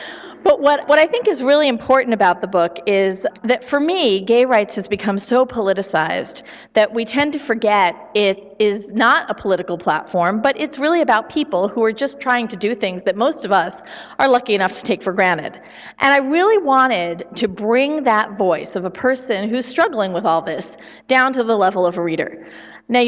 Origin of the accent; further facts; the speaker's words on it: New Hampshire, United States; So I told you I'm from New Hampshire. I am going to get back to your question. But I told you I'm from New Hampshire, right?